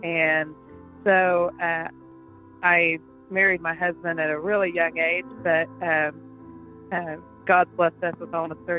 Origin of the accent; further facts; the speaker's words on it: Cheyenne, Oklahoma, United States; So we moved back to my hometown of Cheyenne, Oklahoma, and took over a restaurant